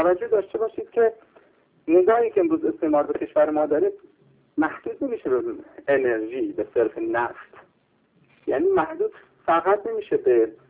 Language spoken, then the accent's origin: Persian; Iran; به عنوان فردی که به عنوان یک ایرانی که لااقل 30-40 سالی درگیر مسائل بوده